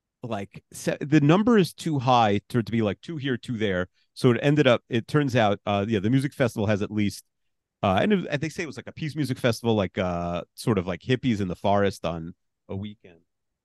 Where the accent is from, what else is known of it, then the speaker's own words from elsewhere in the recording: New York City, New York, United States; I'm a New Yorker